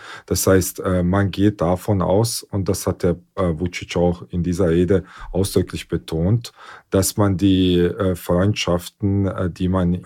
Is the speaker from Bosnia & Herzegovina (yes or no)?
yes; Bosnia & Herzegovina; Naja, ich war erst letztens zu Besuch in meiner alten Heimat